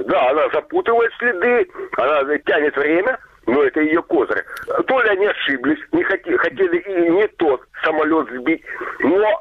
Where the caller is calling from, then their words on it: Kramatorsk, Donetsk Oblast, Ukraine; Добрый вечер, Краматорск